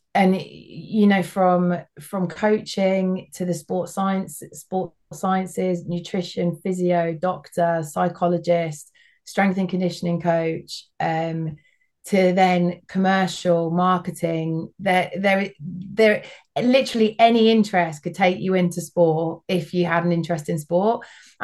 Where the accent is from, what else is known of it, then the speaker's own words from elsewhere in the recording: London, United Kingdom; I grew up in South London, so we used to go to Crystal Palace to watch all the events there.